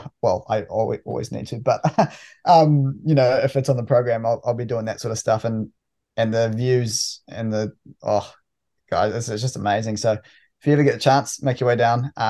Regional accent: New Zealand; I love New Zealand, and I still show people over here like photos. I'm ready to go home.

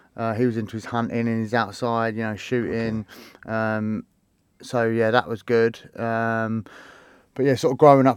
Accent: Denham, South East England, United Kingdom; also born or lived in Hillingdon; Denham, which is just outside Uxbridge. I was born in Hillenden, grew up in Denham, little village.

